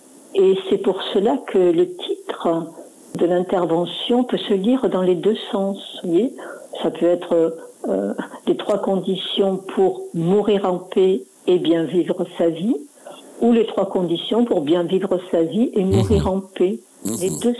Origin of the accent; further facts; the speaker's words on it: Carcassonne, Occitanie, France; born there; Et maintenant, je suis revenue habiter dans le sud, puisque je suis née à Carcassonne